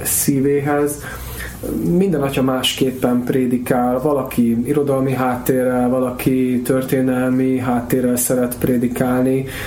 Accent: Vác, Pest, Hungary; Vácon születtem, ott nőttem föl.

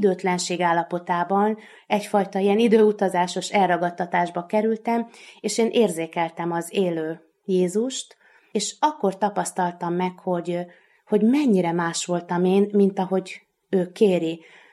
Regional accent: Târgu Mureș, Mureș County, Romania; Marosvásárhelyen, Erdély szívében születtem. Nagyon nagy örömmel fogadott a családom, nagyon nagy szeretetben nőttem föl

